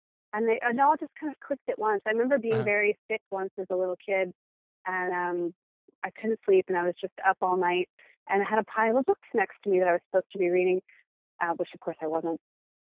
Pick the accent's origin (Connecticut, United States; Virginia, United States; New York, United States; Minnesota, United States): Virginia, United States; in Plain, Virginia. Yeah, and it was sort of, we moved there in the 70s, and it was kind of horsey with little farms.